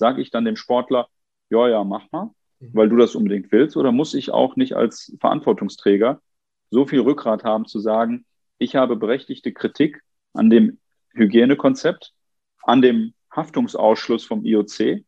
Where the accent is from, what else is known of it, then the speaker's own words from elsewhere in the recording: Duisburg, North Rhine-Westphalia, Germany; Und ich habe in meiner Heimatstadt Duisburg gerade gesehen